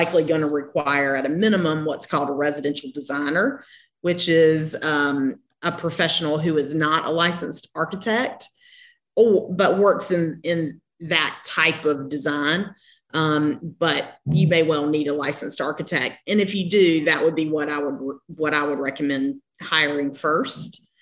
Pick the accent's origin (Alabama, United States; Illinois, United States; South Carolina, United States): South Carolina, United States; Charleston; obviously you can tell that I am not from the West Coast. I'm from the Bible Belt in beautiful Charleston, South Carolina.